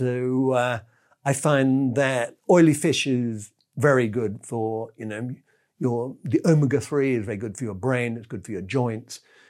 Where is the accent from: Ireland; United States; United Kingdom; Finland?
United Kingdom; England; because I'm English, obviously.